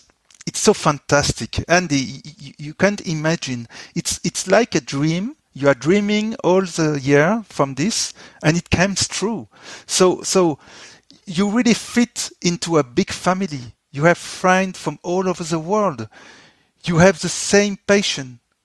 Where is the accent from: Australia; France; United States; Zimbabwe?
France; English is a second language; because I came from France.